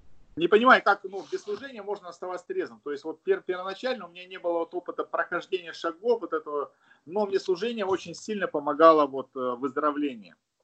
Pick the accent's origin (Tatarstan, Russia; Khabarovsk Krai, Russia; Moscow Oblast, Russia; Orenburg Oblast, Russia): Khabarovsk Krai, Russia; Khabarovsk; А так мы вообще первые приехали вот из Хабаровска.